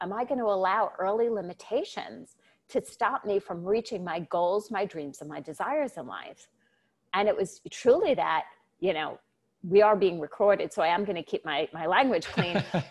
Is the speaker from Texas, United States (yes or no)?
no; New York, United States; Because, and again, Christopher, it's being that New Yorker. Am I really going to let that stop me?